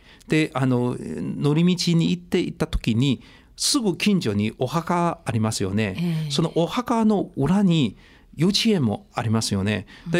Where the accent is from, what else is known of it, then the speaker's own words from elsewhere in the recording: China; now in Japan; 今日本で、25年も住んでいますから、ある程度こう浸っていくわけですね、日本文化そのものが。もし僕は中国人としてこの地に初めてやってくるとですね、きっと驚くんです。